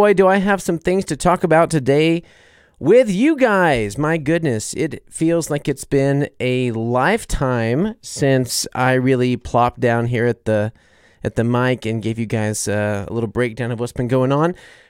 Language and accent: English; the South, United States; Okay, you know, I'm from the South. God forbid a Southern boy talks about a little bit of mayonnaise.